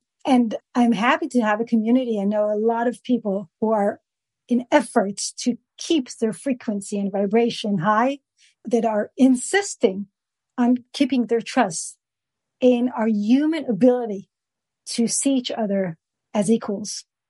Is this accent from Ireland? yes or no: no; Jerusalem, Jerusalem District, Israel; I just know I had to be born here. I was born and raised in Jerusalem.